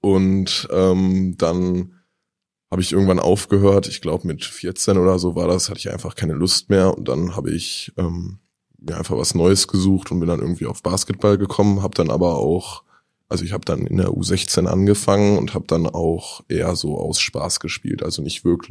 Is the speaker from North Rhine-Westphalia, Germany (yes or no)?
yes; Dortmund, North Rhine-Westphalia, Germany; Ja, ich komme ja aus Dortmund, das heißt, notwendigerweise hat man mit Fußball angefangen